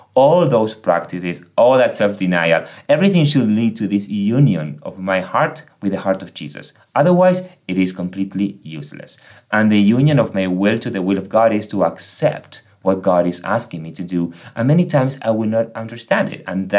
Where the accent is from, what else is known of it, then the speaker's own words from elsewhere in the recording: Argentina; English is a second language; moved away as an adult; now in United States; Everyone knows that I'm from Argentina. You can hear that, right? So anyway, so I'm from Argentina. I came to the States almost 13 years ago.